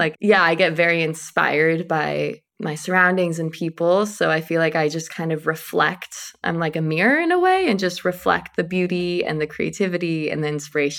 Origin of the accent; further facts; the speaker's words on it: Los Angeles, California, United States; So I grew up in Los Angeles. But my family is from Croatia and Slovenia. So my parents immigrated and had me here.